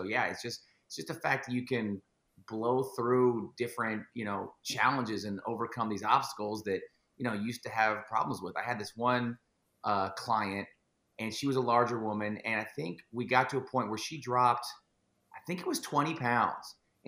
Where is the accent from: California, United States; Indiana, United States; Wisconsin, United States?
California, United States; now in Seattle, United States; And I say that respectively because I'm from the Bay Area, as you are.